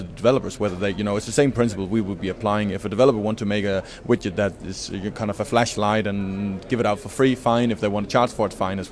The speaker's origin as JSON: {"language": "English", "town": "Copenhagen", "region": "Capital Region of Denmark", "country": "Denmark", "said": "I'm from Denmark, Copenhagen."}